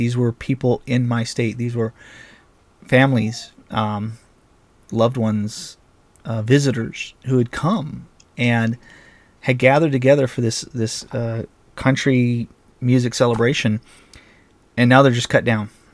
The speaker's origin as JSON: {"language": "English", "region": "Nevada", "country": "United States", "said": "somewhere in my home state of Nevada"}